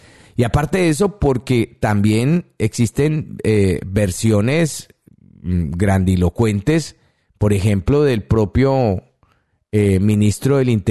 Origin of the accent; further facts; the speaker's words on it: Tolima, Colombia; como yo soy del Tolima